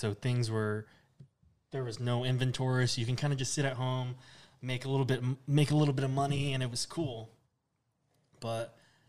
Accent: California, United States; I grew up in the Inland Empire, Orange County area, so California.

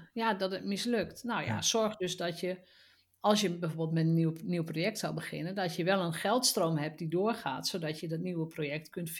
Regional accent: Drenthe, Netherlands; dat was zo ongewoon in het milieu waar ik vandaan kwam. Hè, mijn dochter van de fietsenmaker in Drenthe.

